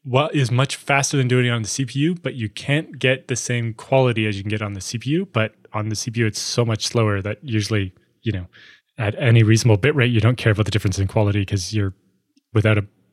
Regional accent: Canada; Because I'm Canadian, yes.

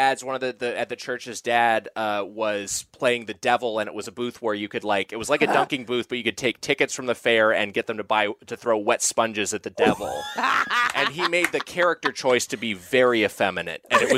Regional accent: California, United States; I grew up in Southern California, but I did have a friend who was, this is another bad Halloween

